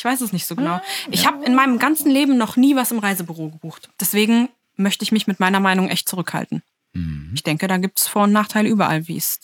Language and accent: German; Berlin, Germany; ich komme aus Berlin. Ich spreche gut Englisch und ich habe auch vor, danach wieder zurück nach Berlin zu gehen.